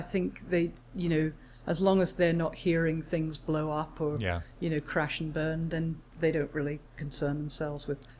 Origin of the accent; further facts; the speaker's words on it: England, United Kingdom; I am from Britain and I love to go home and visit my family as often as I can.